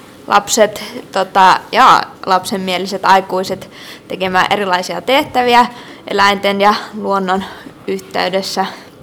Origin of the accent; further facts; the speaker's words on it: Kirkkonummi, Uusimaa, Finland; also born or lived in Stockholm; now in Ivalo, Finland; mä oon Kirkkonummelta tuolta Etelä-Suomesta kotosi. Ivaloon on päätynyt mutkien kautta, ollut Tukholmassa lukiossa, tällaisessa vähän erityisessä eläinlukiossa koiralinjalla